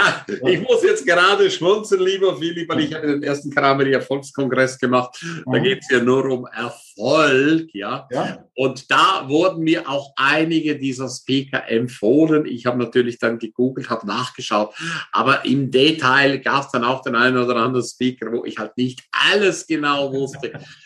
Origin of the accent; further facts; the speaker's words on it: Switzerland; Ich meine, wir sind ja beide Schweizer.